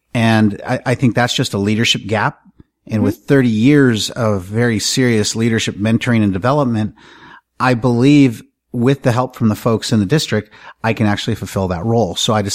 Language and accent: English; San Diego, California, United States; also born or lived in Minnesota; I'm from San Diego. Actually, I was born in Minnesota and moved here when I was too young to know the difference. I grew up here in San Diego, Sierra Mesa and Linda Vista area.